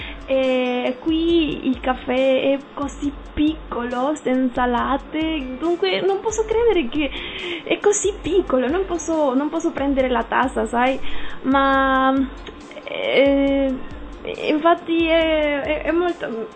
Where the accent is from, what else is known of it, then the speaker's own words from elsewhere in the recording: Veracruz, Mexico; Italian is a second language; now in Italy; vengo dal Messico, dello stato di Veracruz. Si trova nel Golfo di Messico, nella spiaggia